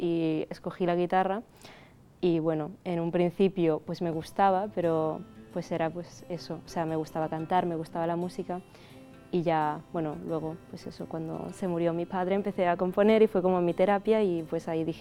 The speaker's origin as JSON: {"language": "Catalan", "town": "Cangas do Morrazo", "region": "Galicia", "country": "Spain", "lives_now": "Catalonia, Spain", "said": "De Cangas do Morrazo, que és un poble a Pontevedra, com a Rías Baixes, és un poble molt bonic."}